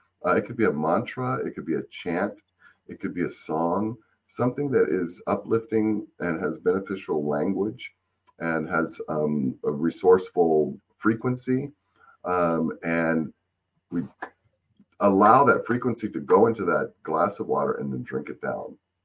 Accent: Tucson, Arizona, United States; I learned from growing up in a desert, growing up in Tucson, Arizona, where it's very hot and it's extremely dry.

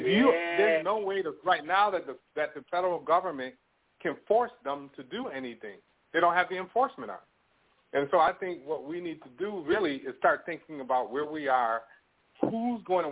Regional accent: United States; See, I'm American. I'm just here for now. I'll be coming back to the United States next year.

